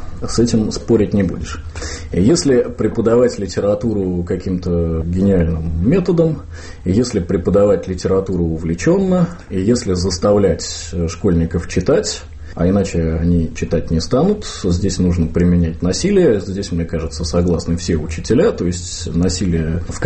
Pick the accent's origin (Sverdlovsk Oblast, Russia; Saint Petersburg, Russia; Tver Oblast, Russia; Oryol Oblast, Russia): Saint Petersburg, Russia; Sestroretsk; я преподавал в самой обычной петербургской школе, в пригороде, где я вырос, в Сестрорецке.